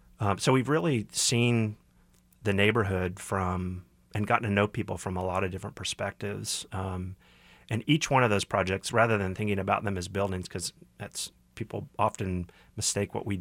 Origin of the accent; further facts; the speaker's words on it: Kansas City, Missouri, United States; growing up in Kansas City, you could always feel like there was another plan